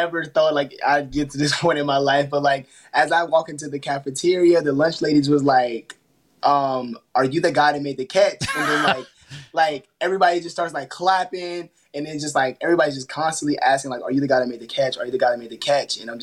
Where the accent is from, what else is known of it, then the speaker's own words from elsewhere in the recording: Danville, Virginia, United States; Yeah, I grew up in Danville, Virginia. I went to Dan River High School.